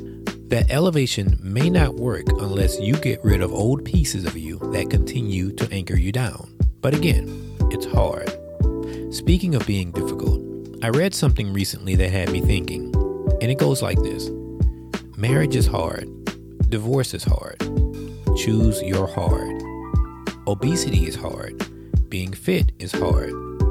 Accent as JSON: {"language": "English", "region": "Louisiana", "country": "United States", "tie": "born or raised there", "moved": "yes", "lives_now": "Dallas, United States", "said": "I used to talk it up like it was the best thing on earth to be living outside of my hometown. Anything was better than my hometown. At any rate, I was telling my twin that she should move too. There was nothing there in Louisiana for her"}